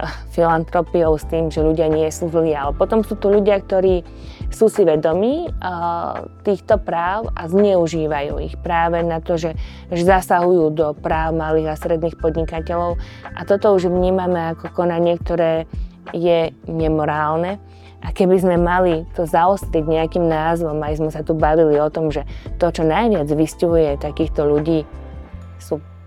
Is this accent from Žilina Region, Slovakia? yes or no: yes; Žilina Region, Slovakia; ja som rodená Oravčanka